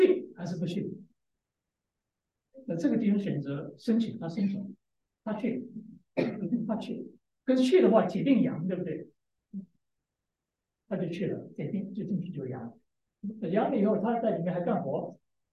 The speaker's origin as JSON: {"language": "Chinese", "country": "China", "said": "我是从国内来的，在国内待了8年，没有人可以反对啊，我是国内来的。"}